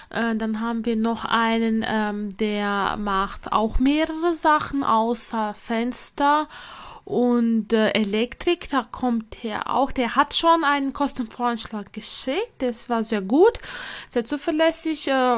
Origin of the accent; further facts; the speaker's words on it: Latvia; German is a second language; now in Germany; Also ich komme ja ursprünglich aus Lettland